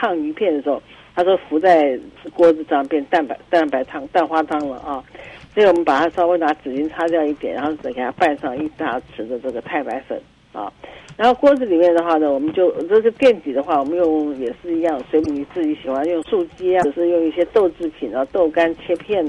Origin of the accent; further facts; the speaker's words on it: Taipei, Taiwan; 沙茶酱是我们中国人比较，我尤其是台湾人特别喜欢一个酱料啊。